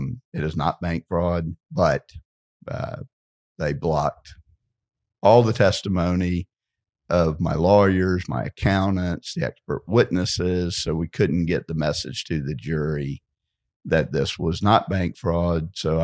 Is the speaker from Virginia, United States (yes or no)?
no; Orlando, Florida, United States; also born or lived in South Carolina; I mean, my background, I was born in South Carolina, raised here in Orlando, Florida.